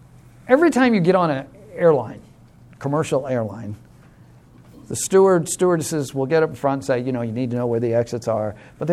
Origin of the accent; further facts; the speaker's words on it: New York, United States; I grew up on Long Island and in the water, so I know a little bit, but I'm not a ship captain by any means.